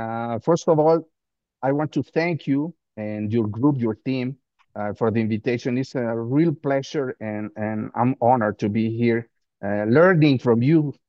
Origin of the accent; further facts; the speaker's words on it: Mexico City, Mexico; I live in Mexico City. I'm originally from Mexico City.